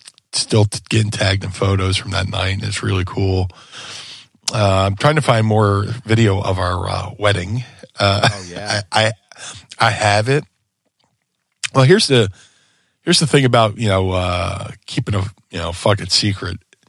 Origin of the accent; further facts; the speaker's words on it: Atlantic City, New Jersey, United States; which is really full circle for me because I grew up in Atlantic City as well.